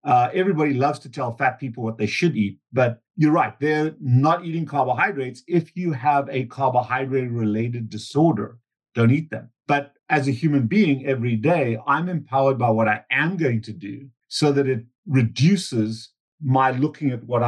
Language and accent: English; South Africa; moved away as an adult; also born or lived in United States / Canada; I came to North America from South Africa under strained conditions and had to leave the country for military service reasons. And South Africa was going through a lot of upheaval.